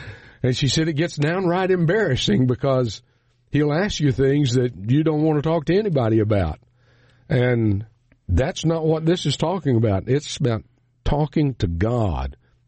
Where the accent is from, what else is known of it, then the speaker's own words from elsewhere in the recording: Southwest, United States; I grew up in the Southwest, and there was a fellow at a high school reunion one time who used a phrase